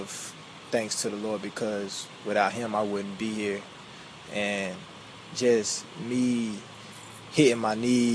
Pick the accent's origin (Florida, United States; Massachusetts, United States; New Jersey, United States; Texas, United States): Florida, United States; West Palm Beach; I'm a kid from West Palm Beach, Florida, raised in Belgrade, grew up in a tough environment, you know, lost my dad at 15.